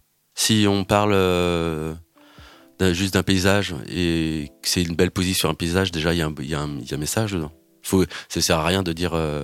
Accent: Sare, Nouvelle-Aquitaine, France; moi, j'avais un petit endroit chez moi à Sarre, au Pays Basque.

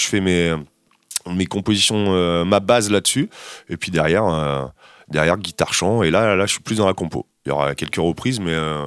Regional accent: Le Havre, Normandy, France; now in Rennes, France; Je suis né au Havre. Ouais, je viens du Havre. Je suis un pur Havrais. Ça fait quoi? Ça fait 13 ans que je suis à Rennes.

